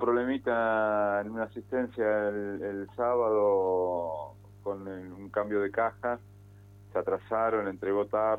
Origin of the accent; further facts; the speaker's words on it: Junín, Buenos Aires Province, Argentina; born there; also born or lived in Arenales; now in General Pico, Argentina; Nacido en Junín, provincia de Buenos Aires. Bien. Después viví muchos años en Arenales, cerca de Junín.